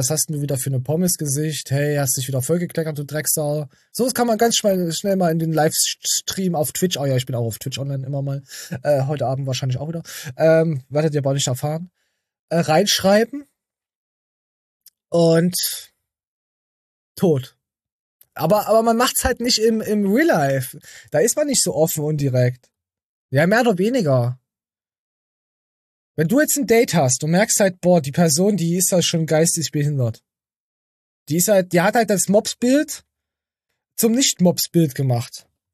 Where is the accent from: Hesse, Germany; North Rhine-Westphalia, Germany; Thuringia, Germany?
Thuringia, Germany